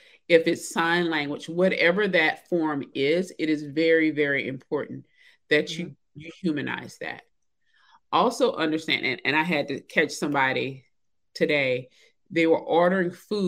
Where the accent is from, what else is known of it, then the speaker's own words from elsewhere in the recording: the South, United States; you know, I'm a Southerner and I used to work in an office with a lot of people from the Northeast.